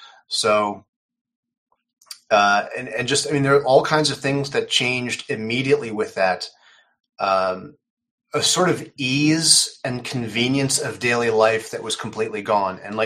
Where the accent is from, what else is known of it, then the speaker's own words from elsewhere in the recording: New York, United States; for someone like me growing up in New York, 9/11, there was this very cold, there was this just sudden shift in our youth